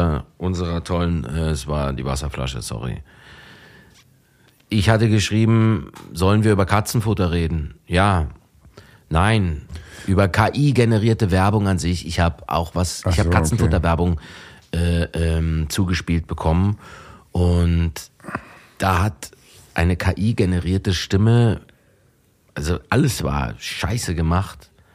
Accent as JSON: {"language": "German", "town": "Potsdam", "region": "Brandenburg", "country": "Germany", "tie": "born or raised there", "said": "Ich bin in Potsdam geboren."}